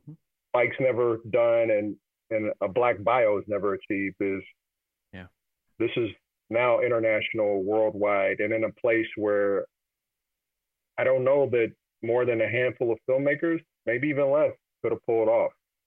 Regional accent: Kansas City, Kansas, United States; I remember I was growing up in Kansas City. I saw the film at a theater that does not exist anymore. It was at a mall. It was at the Black Mall, basically, in my city, Indian Springs.

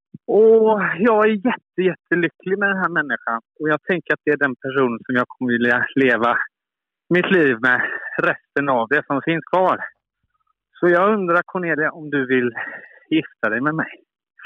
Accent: Kungsbacka, Halland County, Sweden; also born or lived in Gothenburg; Jag är från Göteborg. Eller jag är från Kungsbacka egentligen.

